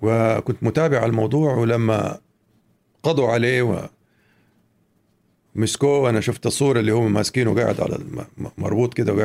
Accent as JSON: {"language": "Arabic", "town": "Mecca", "region": "Makkah Province", "country": "Saudi Arabia", "tie": "born or raised there", "also_born_or_lived": "Cairo / Jeddah / Beirut", "said": "ولكن حياتنا كانت في مكة في البداية، وبعدين عاد أنا طبعا أنا ولدت في القاهرة أول شيء، وبعدين عشت بداية حياتي في مكة، وبعدين رجعنا مرة تانية القاهرة، وبعدين جيت على جدة، وبعدين رحت على بيروت، وبعدين رحنا على الهند"}